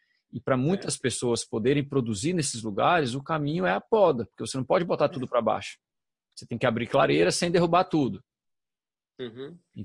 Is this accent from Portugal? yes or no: no; Brasília, Federal District, Brazil; Porque eu cresci em Brasília, né? E a gente tinha matas ciliares e o cerrado.